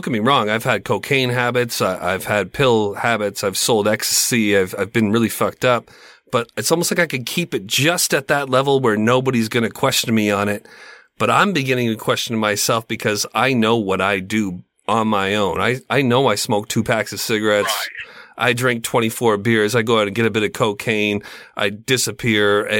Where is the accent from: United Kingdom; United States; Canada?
Canada; I'm Canadian.